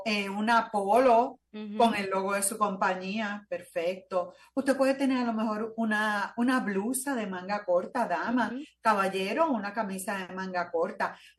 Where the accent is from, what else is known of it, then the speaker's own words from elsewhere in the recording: Puerto Rico; yo como buena puertorriqueña hablo también con mis manos.